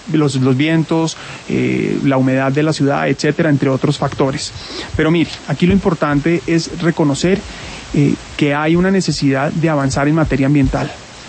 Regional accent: Bogotá, Colombia; En Bogotá. Yo siempre he vivido en la ciudad, en Bogotá. Soy bogotano

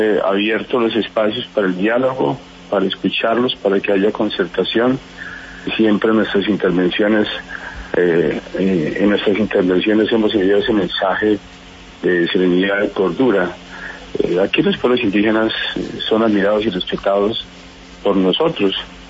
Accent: Colombia; hasta dónde van mis derechos y hasta dónde van mis deberes como colombianos.

